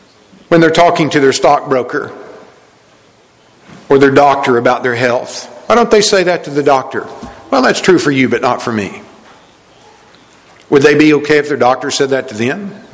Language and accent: English; Oklahoma, United States; like in, where I grew up in Oklahoma, the capital of Oklahoma was once in Guthrie and now it's in Oklahoma City.